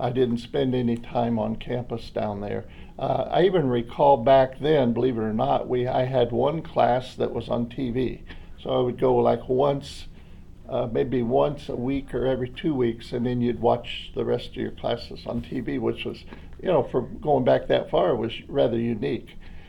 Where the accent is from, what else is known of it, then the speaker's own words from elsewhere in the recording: Venice, United States; I grew up in North Venice, I had an older brother, 4 years older than me, so he went through high schools in Madison.